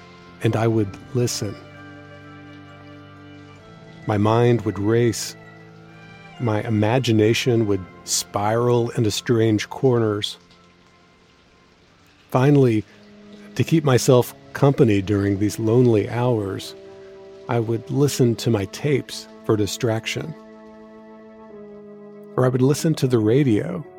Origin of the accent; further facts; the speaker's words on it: Texas, United States; accent: Texas; also born or lived in Dallas; That's a very twangy Texas accent. I was born in Dallas, in the neighborhood of Oak Cliff, and later my family moved to a small town about an hour away.